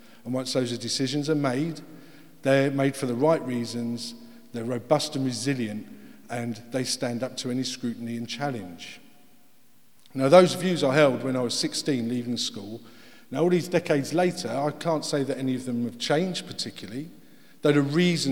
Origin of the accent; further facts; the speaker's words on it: Harlow, East of England, United Kingdom; accent: Essex; This is where the accent comes from. My hometown of Harlow.